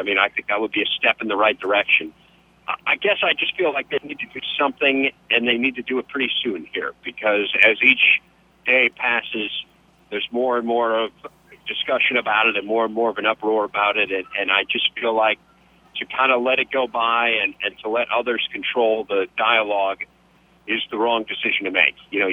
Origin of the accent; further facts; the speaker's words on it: Chicago, Illinois, United States; You know, I'm a Chicagoan. I was born in downstate Illinois, but moved here when I was three and was raised here and love this place.